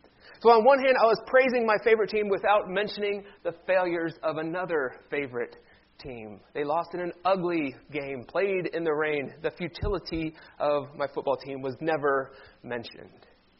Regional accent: Cleveland, Ohio, United States; my hometown favorite baseball team, the Cleveland Indians, were in the World Series.

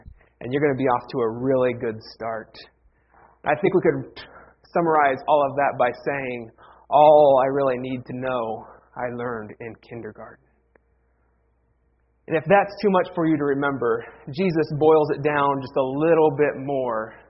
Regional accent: Ohio, United States; I grew up in Ohio. We have family as far as Nebraska, Colorado.

